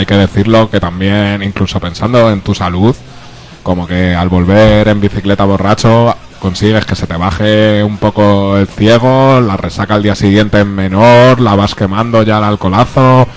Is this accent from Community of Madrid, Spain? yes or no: yes; Madrid, Community of Madrid, Spain; en realidad soy de Moratalás, pero está pegado a Vallecas.